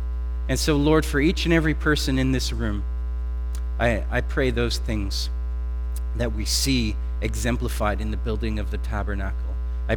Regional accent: Canada; I'm a Canadian, my blood is pretty thick, so I don't mind when it's a bit chilly

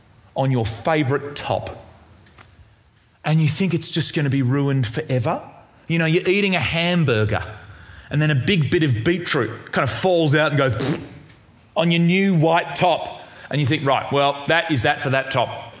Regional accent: Tasmania, Australia; I'm from Tasmania.

